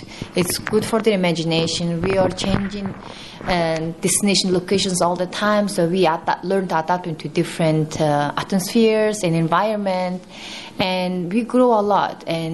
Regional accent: Mongolia; I'm a contortionist and I'm from Mongolia.

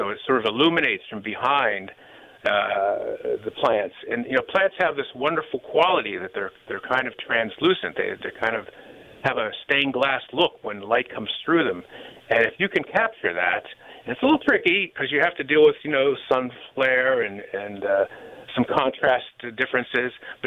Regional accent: Pittsburgh, Pennsylvania, United States; I love Pittsburgh. I mean, I grew up there. I spent my first 20 years of my life there. I grew up in Stanton Heights.

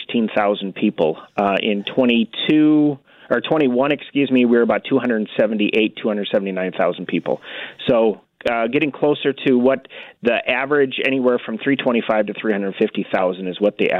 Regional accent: North Dakota, United States; In North Dakota, yeah.

